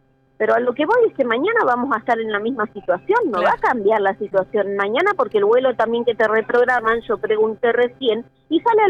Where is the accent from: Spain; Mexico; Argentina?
Argentina; Balsa Las Perlas, Río Negro; Soy de Balsa Las Perlas. Estoy bastante lejos, bastante retirado.